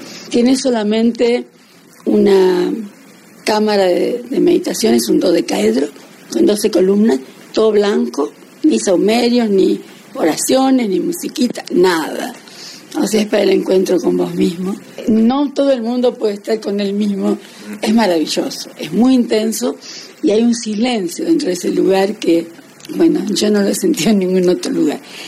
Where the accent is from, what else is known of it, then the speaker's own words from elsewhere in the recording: Buenos Aires, Argentina; born there; also born or lived in Paris, France; Nací en Buenos Aires, pero siempre sentí el continente como mi espacio.